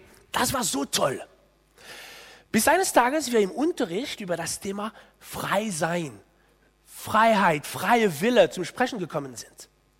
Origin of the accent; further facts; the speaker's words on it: France; Als Franzose freue ich mich immer wieder